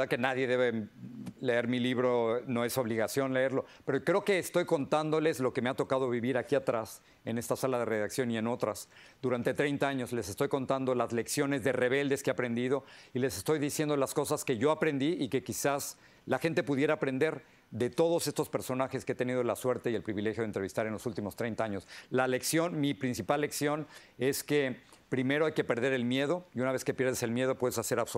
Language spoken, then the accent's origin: Spanish; Mexico; now in United States; como inmigrante mexicano, tengo una voz que otros inmigrantes no tienen